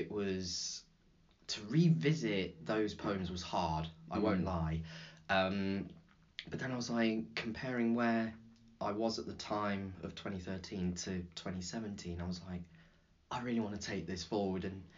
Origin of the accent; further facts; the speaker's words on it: Leicester, East Midlands, United Kingdom; now in Worcester, United Kingdom; So I'm originally from Leicester, mm-hmm. and moved down to Worcester in 2017.